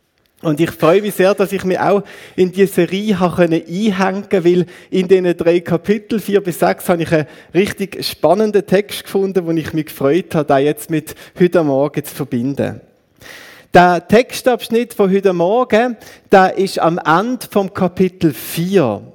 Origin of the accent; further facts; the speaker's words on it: Basel, Basel-Stadt, Switzerland; Ich als Basler, von weit weg, aus einer fremden Kultur, mit einem ziemlich lustigen Akzent